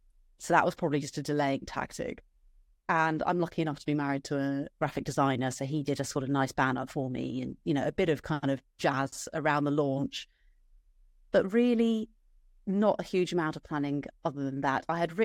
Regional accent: London, United Kingdom; I should say I grew up in London and I have my parents living here

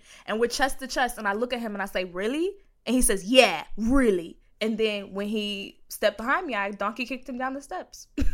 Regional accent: New York, United States; accent: New York; now my New York accent gonna come out.

